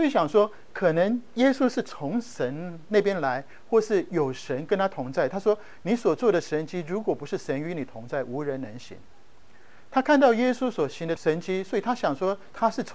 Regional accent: Taiwan; 当然我们在台湾有很多的民间信仰，我们台湾人讲的是说你去这个庙里拜拜

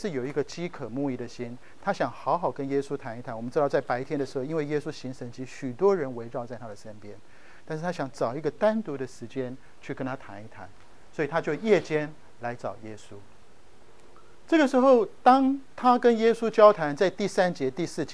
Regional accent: Taiwan; 当然我们在台湾有很多的民间信仰，我们台湾人讲的是说你去这个庙里拜拜

